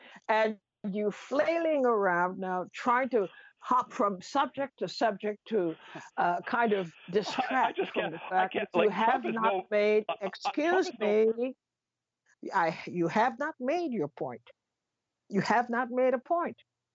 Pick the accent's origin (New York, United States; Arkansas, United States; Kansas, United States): New York, United States; I'm from New York.